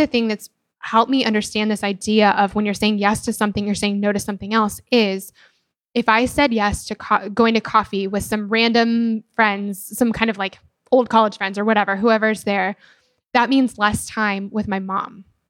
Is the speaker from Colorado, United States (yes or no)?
yes; Denver, Colorado, United States; I'm from Denver. My family still lives there.